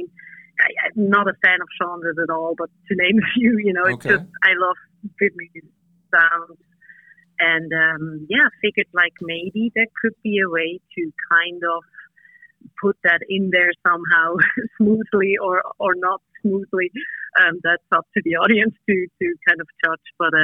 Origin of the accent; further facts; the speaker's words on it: Switzerland; Having been on a farm and growing up on a farm together with three siblings, I just say, like, it was definitely not a standard way of growing up in Switzerland because there's not so many farms there.